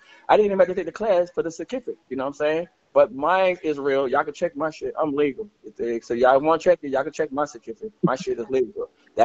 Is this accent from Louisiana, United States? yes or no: yes; New Orleans, Louisiana, United States; Yes, we're from New Orleans, you know what I'm saying?